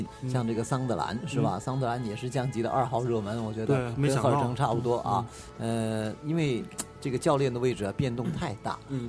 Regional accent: Guangdong, China; 所以那天晚上就在地板上，我们广东人有这样的习惯，那时候铺上一个凉席

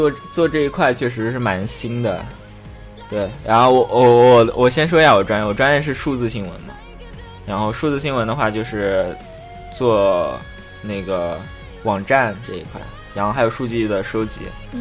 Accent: Jiangyin, Jiangsu, China; 我因为我老家江苏无锡江阴的嘛

